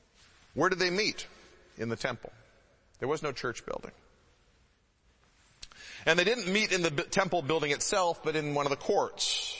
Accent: Scotland, United Kingdom; I'm a collector. I'm Scottish. I collect everything.

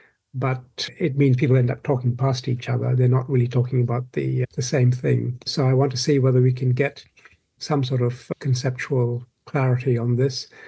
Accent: Malaysia; when I was growing up in Malaysia

